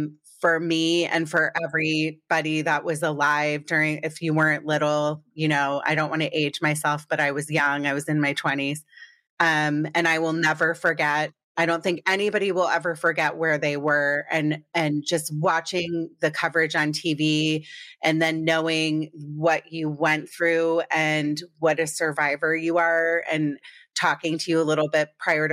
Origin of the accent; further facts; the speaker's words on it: United States; I'm an East Coaster originally from outside of Washington, D.C.